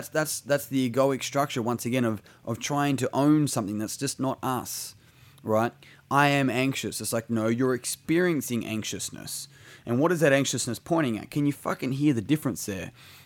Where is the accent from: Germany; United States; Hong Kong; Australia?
Australia; I'm an Australian. It's like, I was born in a country called Australia